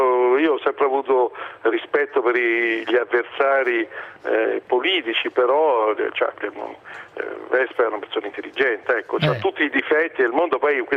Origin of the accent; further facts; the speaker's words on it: Rome, Lazio, Italy; born there; perché io sono nato a Roma, adoro questa città.